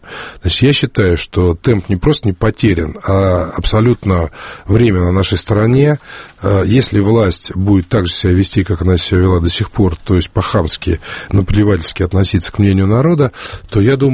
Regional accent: Nizhny Novgorod, Nizhny Novgorod Oblast, Russia; я сам из Нижнего Новгорода, и там Новый год собираюсь провести.

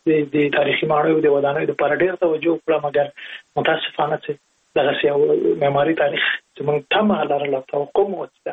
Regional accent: Jalalabad, Nangarhar, Afghanistan; زه په جلال آباد کې لوی سوې

